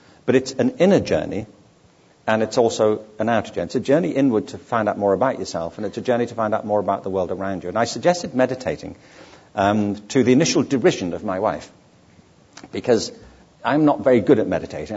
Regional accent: Liverpool, North West England, United Kingdom; born there; I was born in 1950 in Liverpool.

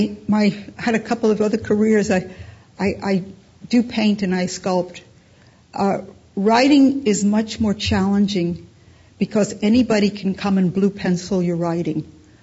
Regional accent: New York, United States; I am a New Yorker. You could probably tell by my little twang in my voice. And, of course, New York kids get sent away to camp or they go away to a summer house. And that was my childhood growing up.

